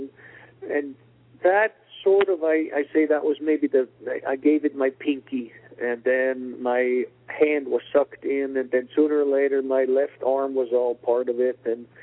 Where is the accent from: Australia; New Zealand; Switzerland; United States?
Switzerland; English is a second language; Hearing me speak, you might realize that I have a bit of an accent, and that means I was born and raised in Switzerland.